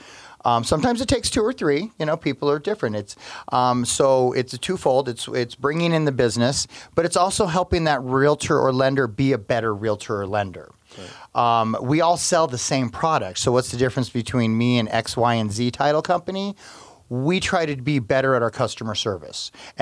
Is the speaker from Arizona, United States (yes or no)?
yes; Mesa, Arizona, United States; now in Tucson, United States; I was born in Tucson, and I grew up in Mesa, Arizona, just up north, suburb of Phoenix. Did all my schooling there, got my degrees up there as well.